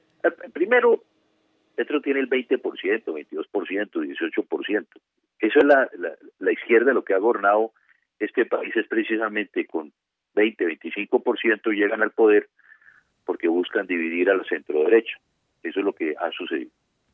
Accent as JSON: {"language": "Spanish", "country": "Colombia", "said": "el país salió a demostrar lo que somos los colombianos."}